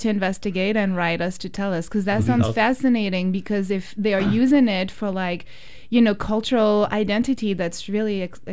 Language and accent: English; France; I'm originally from France and we don't have something similar.